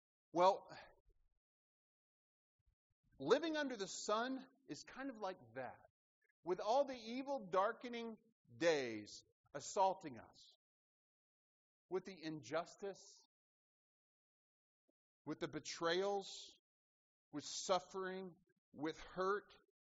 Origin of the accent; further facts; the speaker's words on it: Dothan, Alabama, United States; they opened the first wave pool in all of Alabama, and they opened it right in my hometown, Dothan, Alabama.